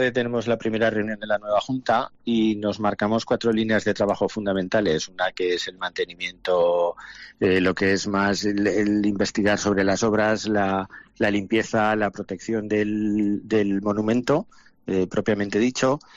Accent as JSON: {"language": "Spanish", "town": "Huesca", "region": "Aragon", "country": "Spain", "tie": "born there", "said": "yo nací en Huesca, yo nací en la Correría, mi bautismo, mi comunión, mi confirmación fue en San Pedro el Viejo. Fui monaguillo en San Pedro el Viejo."}